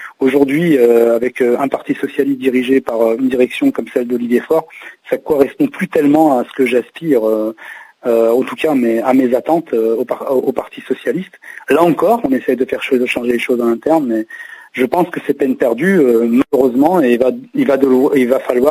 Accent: Vénissieux, Auvergne-Rhône-Alpes, France; J'ai grandi à Vénissieux, dans le quartier des Minguettes, où j'ai fait toute ma scolarité, de l'école Hubert-Gouraud au collège Paul-Éluard en passant par Jacques Brel.

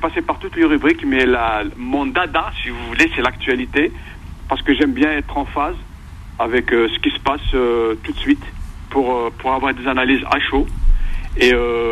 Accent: Algeria; now in France

